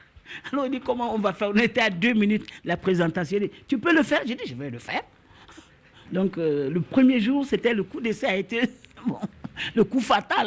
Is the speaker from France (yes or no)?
no; Bamako, Mali; born there; Je suis né ici à Bamako.